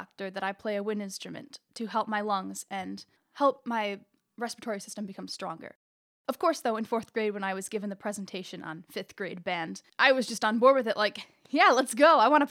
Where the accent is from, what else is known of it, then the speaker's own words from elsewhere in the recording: Spring Lake, Michigan, United States; Before I came to Interlochen, I lived in Southwest Michigan, Spring Lake, Michigan, actually.